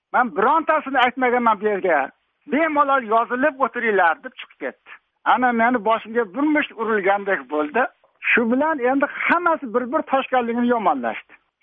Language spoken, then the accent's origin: Uzbek; Fergana Region, Uzbekistan; Men farg'onalik edim, men farg'onalikman dedim